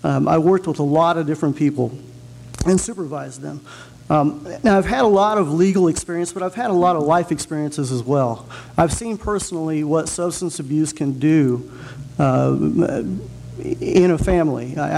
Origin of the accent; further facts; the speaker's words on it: Chillicothe, Missouri, United States; I grew up in Chillicothe, Missouri, and I'm the sixth of seven kids, and we lived in a three-bedroom house.